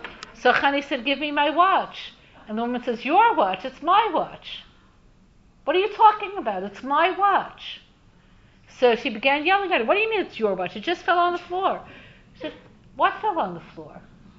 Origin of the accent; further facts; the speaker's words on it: Brooklyn, New York, United States; People steal. I'm from Brooklyn.